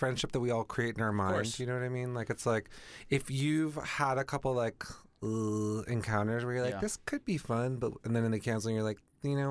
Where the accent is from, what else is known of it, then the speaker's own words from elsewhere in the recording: Boston, Massachusetts, United States; I am originally from Boston.